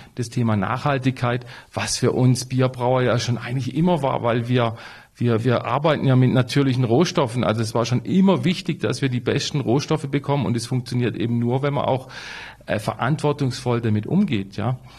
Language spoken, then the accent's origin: German; Waldhaus, Baden-Württemberg, Germany; Ich bin ja hier aufgewachsen in Waldhaus.